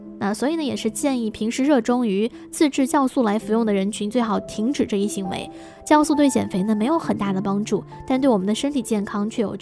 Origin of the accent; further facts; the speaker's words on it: southern China, China; 作为南方人呢，我其实也吃过生大蒜，被我妈逼的啊，那味道冲的我实在接受不了啊